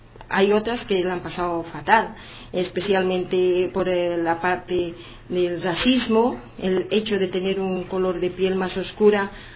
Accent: Bolivia; now in Spain; Yo soy boliviana, estoy en España

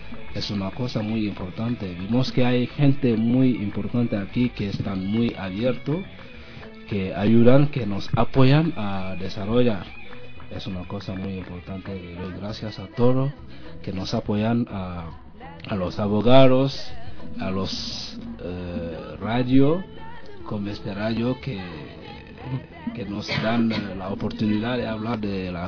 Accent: Senegal; Spanish is a second language; now in Madrid, Spain; aquí en Madrid, en España, en todo. Y como puedo decir, Senegal es mi país donde yo nací, y vivimos aquí

